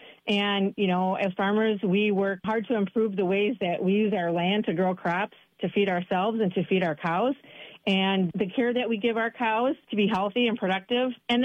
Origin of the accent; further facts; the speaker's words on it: West Dallas, Wisconsin, United States; when I was growing up in West Dallas, Wisconsin, you know, I was a city girl, and I didn't know anything about farms.